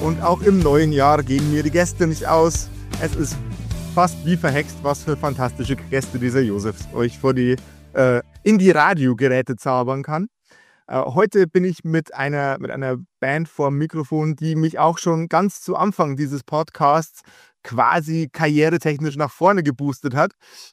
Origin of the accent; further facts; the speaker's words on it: Regensburg, Bavaria, Germany; born there; tatsächlich bin ich in Regensburg geboren